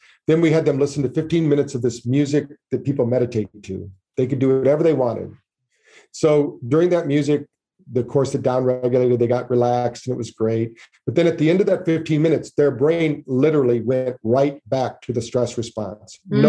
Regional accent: Battle Creek, Michigan, United States; That's my hometown, Battle Creek, Michigan. The very first health food store in the world was in our hometown. So we grew up around those crazy people

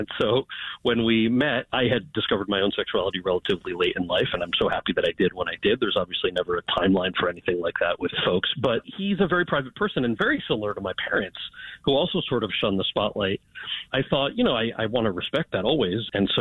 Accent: New York, United States; Now, I grew up outside of New York City and didn't know anything about NASCAR

